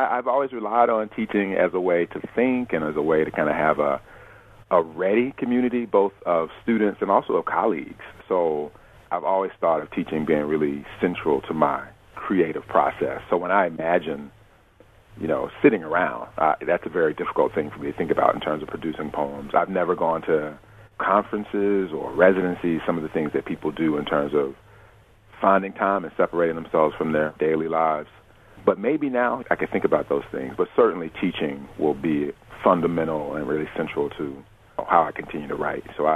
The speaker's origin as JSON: {"language": "English", "region": "the South", "country": "United States", "tie": "born or raised there", "said": "I mean, when I grew up in the South, I played sports, and I was a visual artist"}